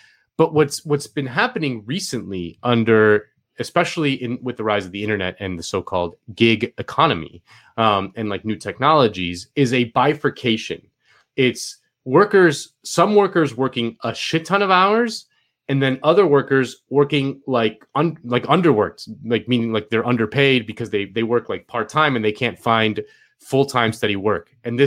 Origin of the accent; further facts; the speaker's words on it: Spain; Something that I grew up in Spain, and in Spain, people just have like a different priority set